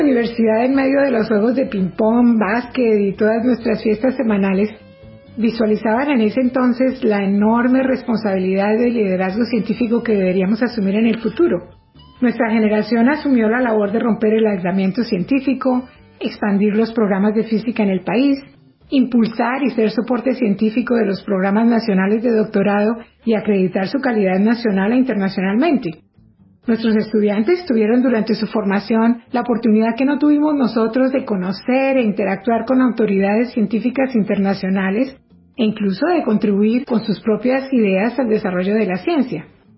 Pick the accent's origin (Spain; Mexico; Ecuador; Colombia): Colombia; Bogotá; born there; Nací en Bogotá, pero cada vez soy más caribe